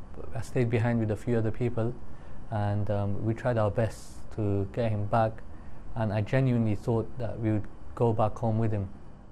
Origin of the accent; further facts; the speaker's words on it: United Kingdom; I'm a British Muslim